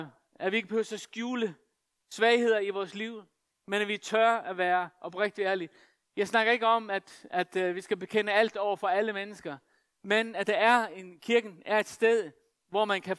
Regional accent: Faroe Islands; Jeg kommer fra Færøerne.

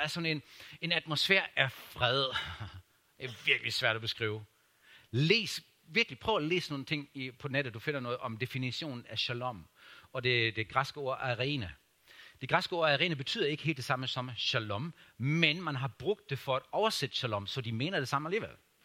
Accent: Germany; jeg voksede op i Tyskland

